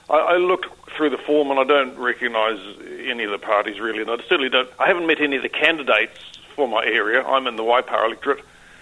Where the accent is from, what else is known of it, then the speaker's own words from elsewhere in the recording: Rotorua, Bay of Plenty, New Zealand; born there; I was born in Rotorua.